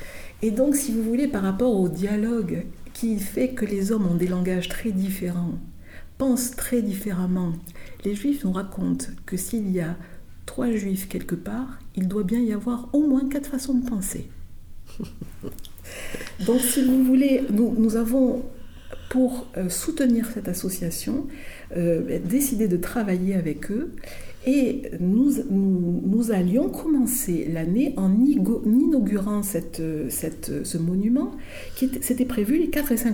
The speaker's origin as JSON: {"language": "French", "town": "Nîmes", "region": "Occitanie", "country": "France", "tie": "born there", "said": "Je suis née à Nîmes, mais je ne suis pas originaire de Nîmes, au sens familial, je dirais, voilà."}